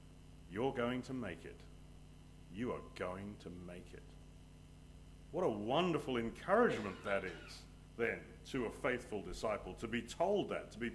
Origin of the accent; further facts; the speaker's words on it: England, United Kingdom; moved away as an adult; now in California, United States; I am an Englishman, but I am an expat who has willingly exiled himself from the soggy motherland and relocated to sunny California, and I've been there for the last 20-something years. So if there's somewhat confusion in my accent, that's what you're hearing.